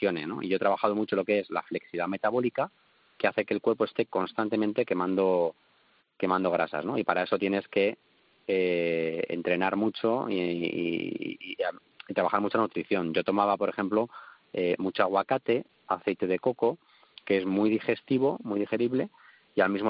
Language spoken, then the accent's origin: Spanish; Madrid, Community of Madrid, Spain; born there; nací en Carabanchel, de una familia humilde.